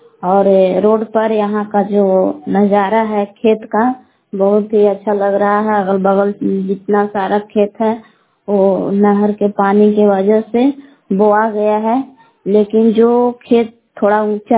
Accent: Bilas, Bihar, India; ग्राम बिलास जिला कैमूर भगवान के निवासी हूँ।

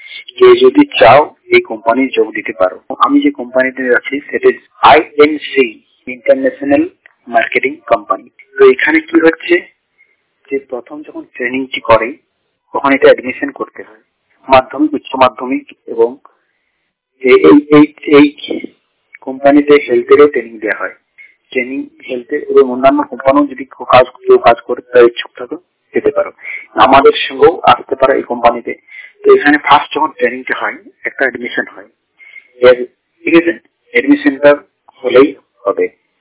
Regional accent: Kandarthul, West Bengal, India; আমার বাড়ি বাঁকুড়া জেলা কান্দারথুল গ্রামে।

